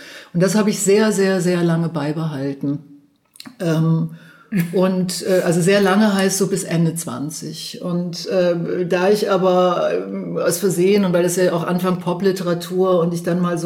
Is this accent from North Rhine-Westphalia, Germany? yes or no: yes; Cologne, North Rhine-Westphalia, Germany; Ich bin ja aus Köln